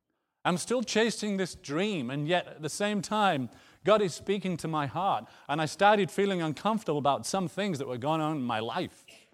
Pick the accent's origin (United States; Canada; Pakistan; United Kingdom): United Kingdom; York, Yorkshire and the Humber; I'm from York. It's an old Roman town. It's a tourist place.